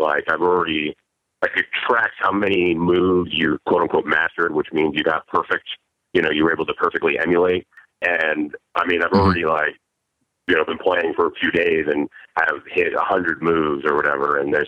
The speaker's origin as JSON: {"language": "English", "town": "San Francisco", "region": "California", "country": "United States", "lives_now": "Los Angeles, United States", "said": "Well, actually, I'm a Bay Area transplant. … I'm from San Francisco originally, but now I'm down in L.A. in Hollywood."}